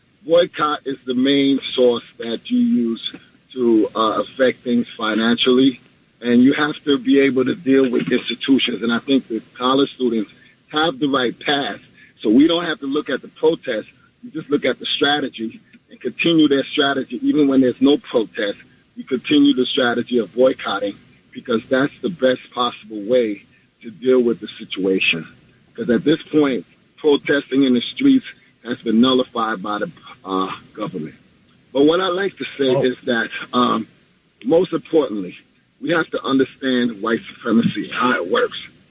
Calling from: Queens, New York, United States; I'm calling from Queens.

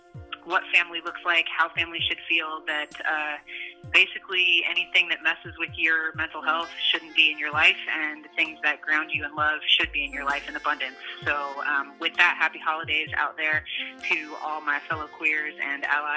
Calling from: Battle Creek, Michigan, United States; I'm calling from Battle Creek, Michigan

